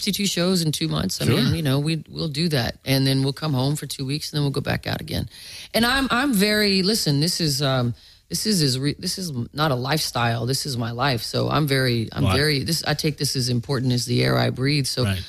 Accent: West Coast, United States; I'm from the West Coast. I'm a native.

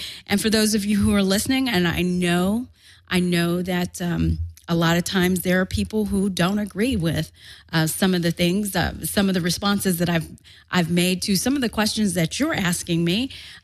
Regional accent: the South, United States; And then I'm from the South. I was raised by Southern parents, and one of the things that my Southern parents have taught me is that people who don't agree with you, they make you stronger.

